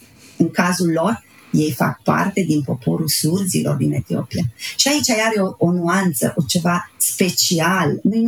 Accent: Romania; Și eu, ca și româncă, m-am îmbogățit

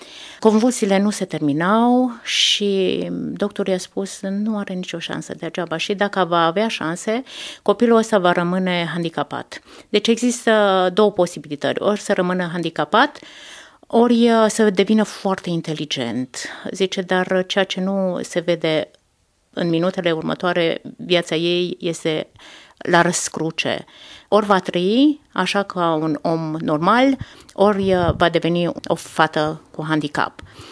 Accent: Hațeg, Hunedoara County, Romania; eu provin din Hațec, sunt născută în Hațec

